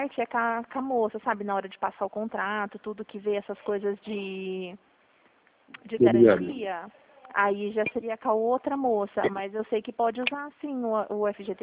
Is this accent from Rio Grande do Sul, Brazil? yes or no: no; Limeira, São Paulo, Brazil; É de Limeira, sou de Limeira.